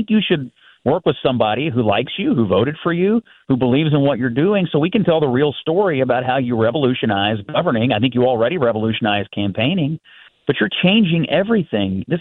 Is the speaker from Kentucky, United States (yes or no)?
yes; Kentucky, United States